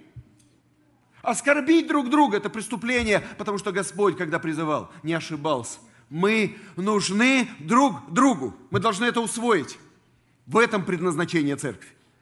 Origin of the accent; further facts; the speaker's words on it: Chisinau, Chișinău, Moldova; Республика Молдова, которую я представляю, а я родился и вырос в Кишиневе, вот здесь моя жена, дочь.